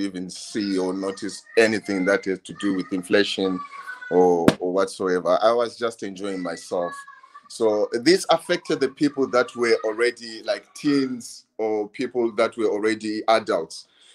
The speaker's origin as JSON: {"language": "English", "country": "Zimbabwe", "tie": "born or raised there", "said": "Well, when we were growing up, there were so many legends in our city."}